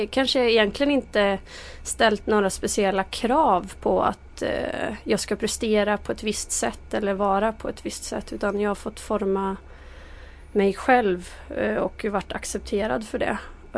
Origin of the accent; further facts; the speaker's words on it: Skövde, Västra Götaland County, Sweden; Jag kommer ifrån en liten stad som heter Skövde. Som ligger ungefär 30 mil neråt. Ja, uppvuxen i trakterna där helt enkelt.